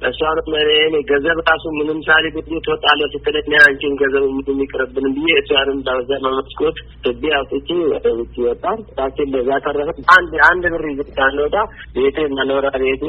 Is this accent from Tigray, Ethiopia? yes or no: no; Dera, Oromia, Ethiopia; አርሲ ዴራ ነው ከተማው። የጭሳ ወረዳ ነው